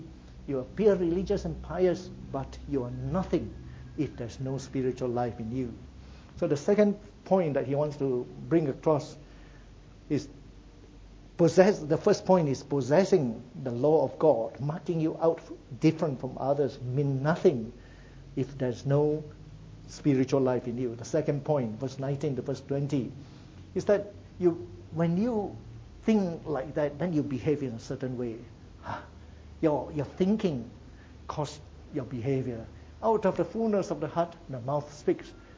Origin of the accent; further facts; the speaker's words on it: United Kingdom; I'm British.